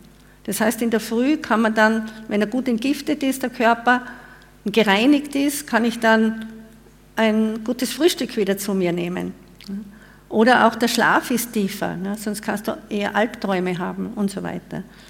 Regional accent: Tyrol, Austria; ich bin also am Land aufgewachsen, in einem wunderschönen Gebirgsdorf in Tirol und habe dann natürlich durch die Ausbildungen in der Stadt gewohnt.

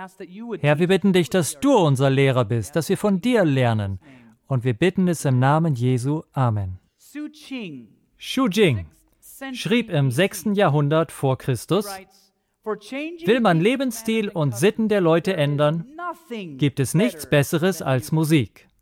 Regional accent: United States; Und ich bin Amerikaner.

